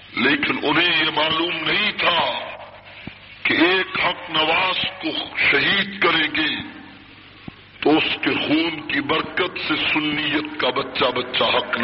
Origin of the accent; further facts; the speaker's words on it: Jhang, Punjab, Pakistan; آج کوئی آدمی پوچھتا ہے تم کس شہر سے آئے ہو؟ میں جنگ سے آیا ہوں.